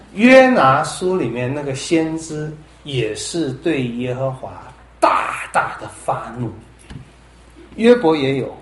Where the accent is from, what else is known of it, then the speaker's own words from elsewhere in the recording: China; 照我们现在这种我们中国人送红包，如果你的红包被退回了，那表示什么？